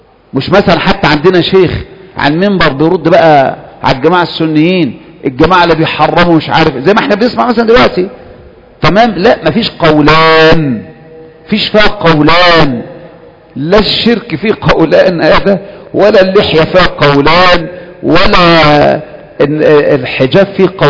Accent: Kafr El Sheikh Governorate, Egypt; انا حفظ بدأت الحفظ على ايديهم، على ايدي المشايخ دول فيه، وما زالت الى الان هذا القرية اكثر قرية في محافظة كفر الشيخ

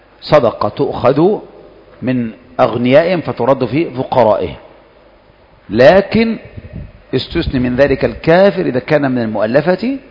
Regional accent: Egypt; now in Saudi Arabia; يعني مثلا إحنا عندنا في مصر ما تقول والله أنا سأشتري له سيارة وكذا،

